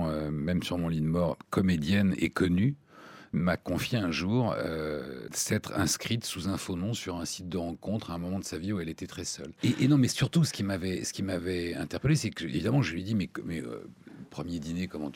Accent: France; moved away as an adult; J'ai quitté la France quand j'avais 22 ans. Que même dans mon travail, j'avais envie de voyager. Mais là, je me suis dit, mais voilà, Paris est tellement la plus belle ville du monde et mon pays est tellement le plus beau pays du monde.

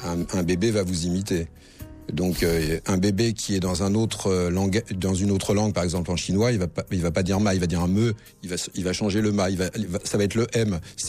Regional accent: Paris, Île-de-France, France; born there; Moi, je suis né à Paris, si je vais à Marseille, en un an, je vais prendre l'accent.

